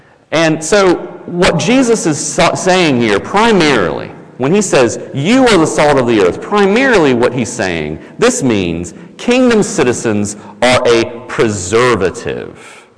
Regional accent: North Carolina, United States; Now, I don't know about you, but when back where I grew up in North Carolina, when someone would say, so-and-so is the salt of the earth, what they meant was that was a very stable person.

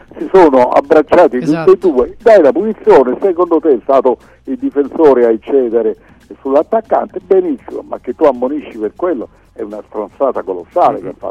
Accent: Apulia, Italy; io sono pugliese, voglio bene al Lecce

